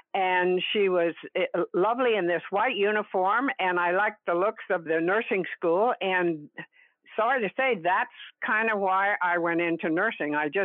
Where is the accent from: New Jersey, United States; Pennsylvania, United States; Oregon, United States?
Oregon, United States; also born or lived in Nampa / California; Well, I was born in Nampa, Idaho, and I grew up in spent some time in California in very little time, but I really grew up in Oregon.